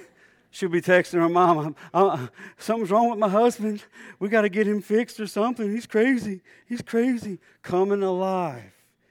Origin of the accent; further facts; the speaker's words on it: Louisiana, United States; So guys, just be in prayer for my home state, Louisiana.